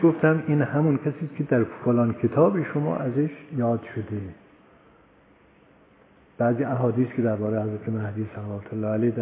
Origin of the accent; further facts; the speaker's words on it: Iran; فهمید که من ایرانی هستم.